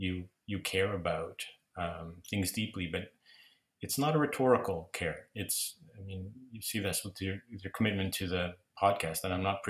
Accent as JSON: {"language": "English", "town": "Scarborough", "region": "Ontario", "country": "Canada", "tie": "born or raised there", "first_language": "Greek", "second_language": "English", "said": "So identity growing up in Scarborough as a kid who comes from a place that has very complicated discussion about civic identity or even ethnicity is complicated."}